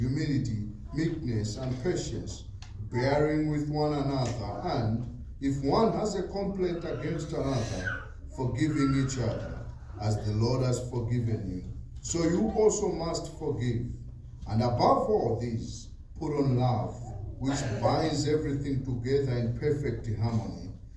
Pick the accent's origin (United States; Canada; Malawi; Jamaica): Malawi; I am from Malawi.